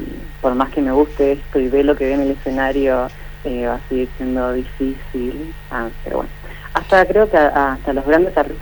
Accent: Crespo, Entre Ríos, Argentina; Sí, soy de acá de la ciudad de Crespo.

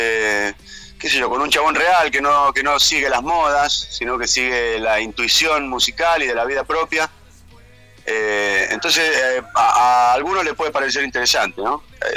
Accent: Mendoza, Argentina; Sí, de Mendoza.

